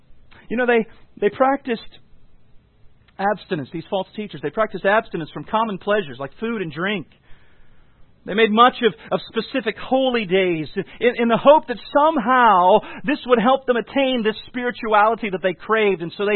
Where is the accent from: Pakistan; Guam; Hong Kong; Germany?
Guam; I've told you before, as I grew up on Guam, one of the things that we found, as my parents particularly ministered among some of the islanders and the Asian cultures